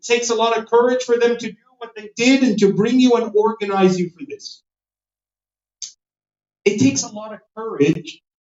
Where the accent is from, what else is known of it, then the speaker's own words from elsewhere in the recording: Canada; growing up in Canada, I was almost schizophrenic because I went to a public school, right? We didn't have Islamic schools and any of that.